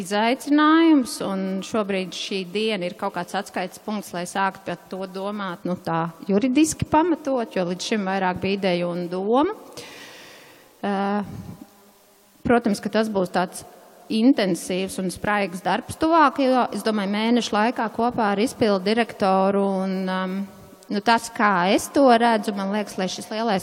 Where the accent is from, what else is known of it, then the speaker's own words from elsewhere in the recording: Priekule, South Kurzeme Municipality, Latvia; born there; Tāpat kā Uldis esmu dzimusi Priekulē, Priekulas slimnīcā, jo mans dzimts saknes ir Grobiņā